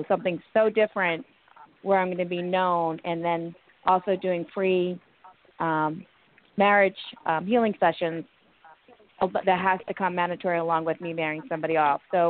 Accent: India; One, I'm from India.

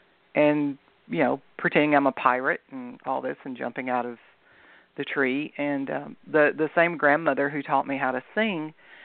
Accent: Selmer, Tennessee, United States; also born or lived in Memphis; I was born in Memphis, Tennessee, and we moved from Memphis to a little place called Selmer, Tennessee, which is in McNairy County.

